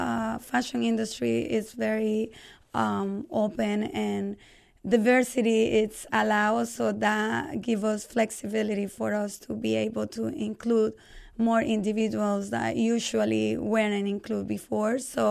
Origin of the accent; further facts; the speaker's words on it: Honduras; And I'm from Honduras.